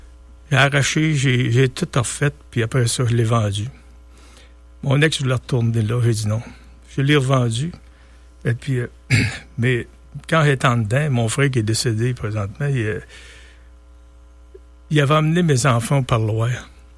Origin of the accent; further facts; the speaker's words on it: Quebec, Canada; Vous savez, je suis originaire de la Beauce, puis je suis pas mieux qu'un autre, mais je me dis, je suis fier de mes racines